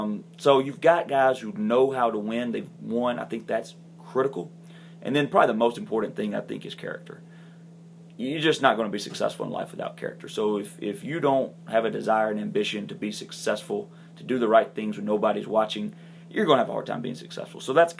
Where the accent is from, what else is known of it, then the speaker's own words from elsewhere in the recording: Albertville, Alabama, United States; I grew up in Albertville, Alabama, which I'm very proud of, 20,000 people and passionate, rabid fan base for their high school athletics.